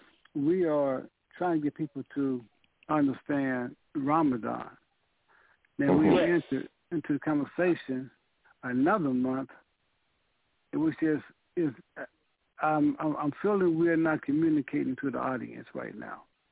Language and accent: English; United States; I can tell you all 12 months in the Gregorian calendar because I was raised in America.